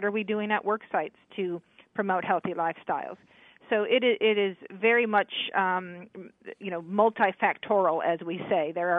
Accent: Dubuque, Iowa, United States; I did. I grew up in Dubuque. I went to Dubuque Senior High School

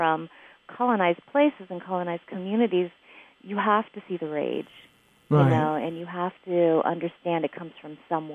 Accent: California, United States; I grew up here in the Bay Area, which is much, much different from these larger centers of publishing power in this country, right?

